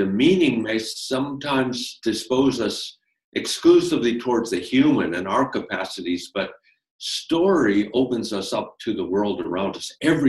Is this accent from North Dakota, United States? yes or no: yes; North Dakota, United States; I come from North Dakota, and so I grew up in a part of the world where Lakota and Dakota and Nakota people in that region, the different dialectical groups of people